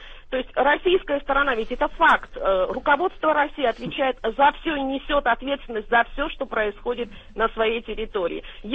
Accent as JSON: {"language": "Russian", "country": "Georgia", "said": "просто как человек, который живу в Грузии, я грузинка."}